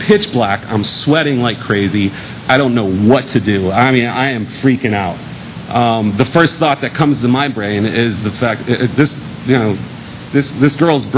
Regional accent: Key West, Florida, United States; I'm from Key West, Florida, and usually when I tell people that and they know the rest of my story, they're like, well, you know, that figures.

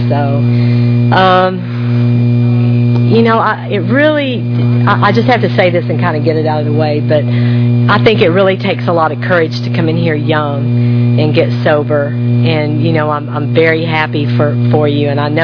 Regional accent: United States; I grew up on the Mississippi River, and, you know, I learned to water ski in that river.

